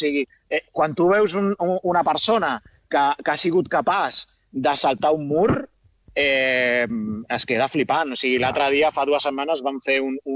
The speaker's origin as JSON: {"language": "Catalan", "town": "Santa Susanna", "region": "Catalonia", "country": "Spain", "tie": "born or raised there", "said": "Això és el que fem aquí a Santa Susana, al meu poble, al meu estimat poble"}